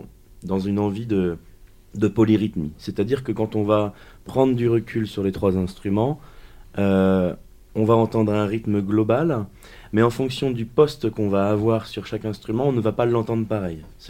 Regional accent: Poitiers, Nouvelle-Aquitaine, France; Donc, je suis originaire de Poitiers.

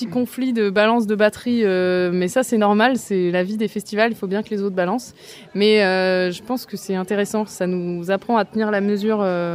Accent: France; comme on est des Français et qu'on joue de la musique traditionnelle all time, on n'a de toute façon pas une légitimité.

